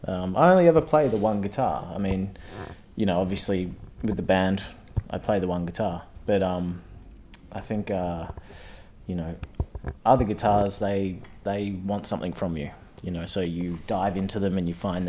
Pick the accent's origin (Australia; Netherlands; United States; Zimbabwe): Australia; for guitar players, but I'm from Australia.